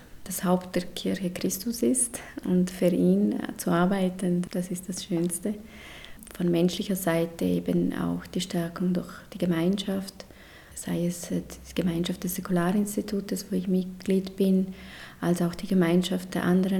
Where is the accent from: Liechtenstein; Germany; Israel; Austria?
Liechtenstein; Ich bin Liechtensteinerin und Italienerin.